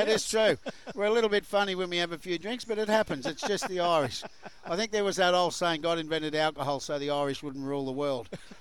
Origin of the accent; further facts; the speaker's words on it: Sydney, New South Wales, Australia; now in Cairns, Australia; And, you know, I live in Cairns. I grew up in Sydney. And I remember the creek I used to play in as a little kid.